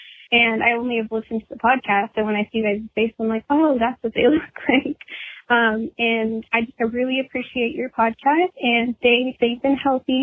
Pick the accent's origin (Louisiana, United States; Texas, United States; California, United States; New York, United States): California, United States; I'm from California, the Bay Area, to be specific, not LA.